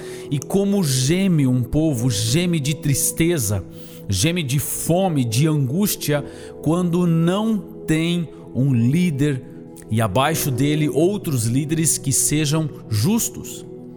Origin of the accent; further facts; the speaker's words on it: Brazil; also born or lived in Germany / Zurich, Switzerland; morei mesmo em 3 países. Aqui no Brasil, onde passei a minha infância, na Alemanha, onde fiz os meus estudos de teologia e passei cerca de 5 anos morando ali